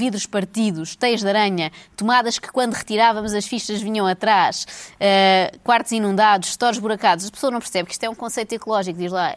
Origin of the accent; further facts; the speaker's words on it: Portugal; Pois, nós somos portugueses, nós dizemos que vamos, mas é só para ser agradável.